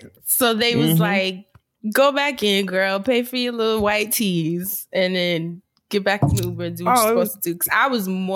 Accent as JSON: {"language": "English", "region": "New York", "country": "United States", "said": "God, I'm such a New Yorker."}